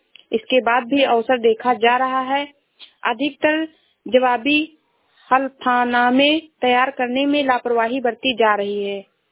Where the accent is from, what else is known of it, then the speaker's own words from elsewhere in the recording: Shravasti, Uttar Pradesh, India; मैं जिला श्रावस्ती से हूँ।